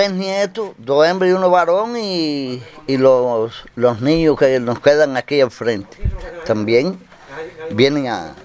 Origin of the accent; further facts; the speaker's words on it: Cuba; Bueno, como que somos cubanos y revolucionarios